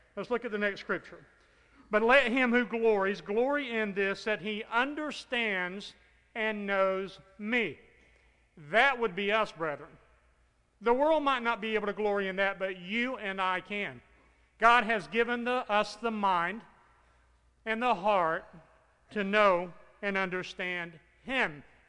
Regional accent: Raleigh, North Carolina, United States; I'm from Raleigh, North Carolina. Matter of fact, there are 16 other people from Raleigh here with me this year.

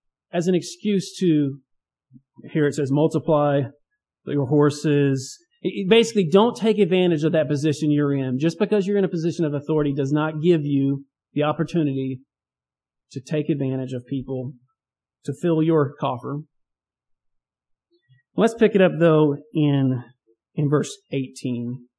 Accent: Texas, United States; So I'm a Texan, and this cold is too much for me.

